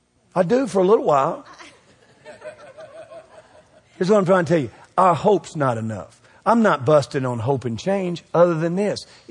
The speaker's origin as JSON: {"language": "English", "town": "Bowling Green", "region": "Kentucky", "country": "United States", "said": "Because when I'm on the plane, they'll go, where are you from? I said, Bowling Green, Kentucky."}